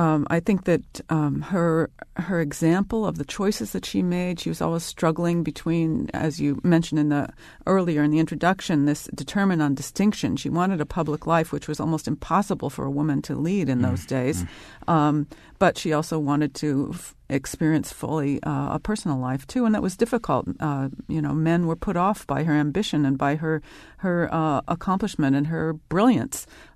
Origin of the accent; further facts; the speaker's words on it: California, United States; I'm a Westerner by upbringing. I grew up in California, and so I feel at home.